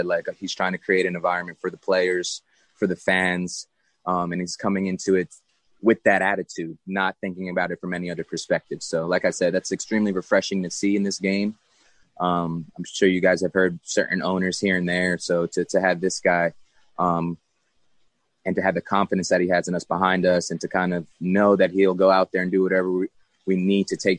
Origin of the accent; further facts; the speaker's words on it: New York, United States; Like you said, New York, it's my hometown. Being able to have my family extremely close to play in front of them means the world to me.